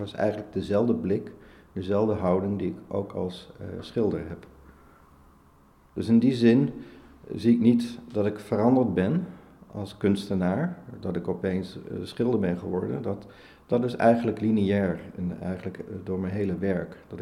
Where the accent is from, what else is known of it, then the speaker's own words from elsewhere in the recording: Limbricht, Limburg, Netherlands; terug naar Limbricht, het dorpje waar ik ben opgegroeid.